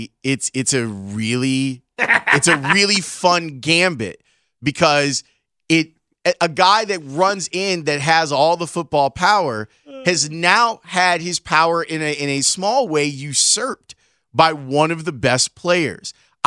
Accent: Georgia, United States; I'm a kid from Macon County, Georgia. When you grow up playing football, you dream of making it to the NFL one day.

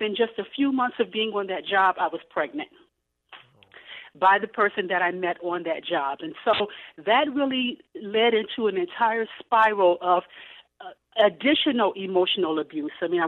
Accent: Illinois, United States; I grew up in 4155 South Lake Park. So in the projects on the south side.

